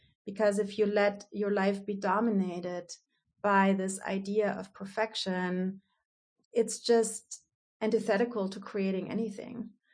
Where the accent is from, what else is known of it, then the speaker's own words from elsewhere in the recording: Germany; first language German; English is a second language; I did grow up in a different place. It's not Mississippi. It's Germany. So yes, I know. So I grew up in Germany. I grew up speaking German. I wrote in German.